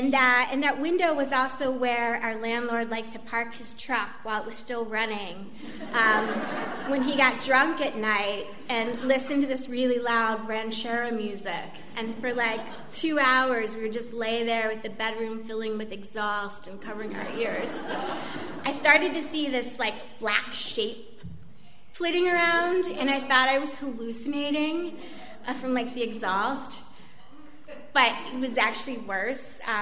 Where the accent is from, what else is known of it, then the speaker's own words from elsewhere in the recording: Baltimore, Maryland, United States; accent: Baltimore; now in Honduras; Because of the depth of my Baltimore accent. But I moved down there, and I had stuck all my stuff in two bags.